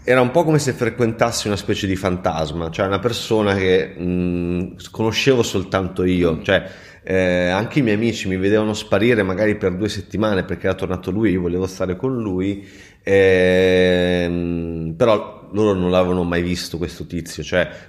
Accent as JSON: {"language": "Italian", "town": "Longastrino", "region": "Emilia-Romagna", "country": "Italy", "said": "lui non era del mio paese, cioè non era di Longestrino, ma era il nipote della mia vicina"}